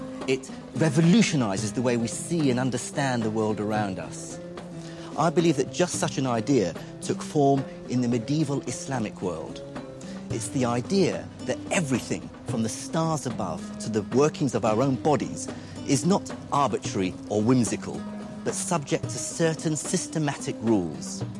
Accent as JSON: {"language": "English", "country": "Iraq", "tie": "born or raised there", "moved": "yes", "lives_now": "United Kingdom", "said": "is originally from the city of Najaf in Iraq, south of Baghdad. In fact, I grew up in Iraq."}